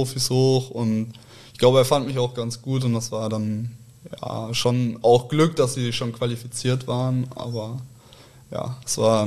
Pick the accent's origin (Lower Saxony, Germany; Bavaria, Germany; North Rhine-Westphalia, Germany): North Rhine-Westphalia, Germany; Cologne; dass ich aus Köln komme, gebürtig in Köln geboren, da auch groß geworden, aufgewachsen